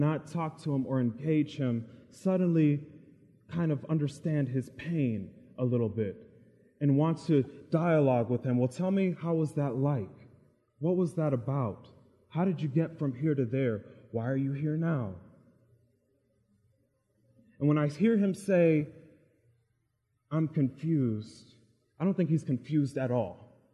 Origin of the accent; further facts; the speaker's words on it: Brooklyn, New York, United States; born there; he was born in Brooklyn, as was I.